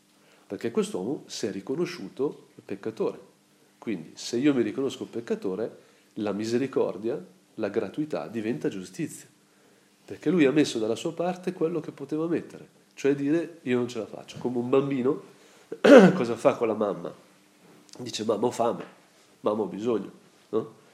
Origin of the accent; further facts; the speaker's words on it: Lombardy, Italy; sono brianzolo